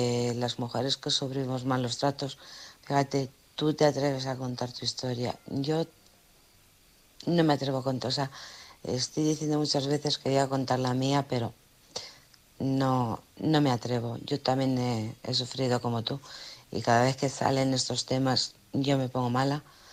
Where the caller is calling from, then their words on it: Alcorcón, Community of Madrid, Spain; de Alcorcón.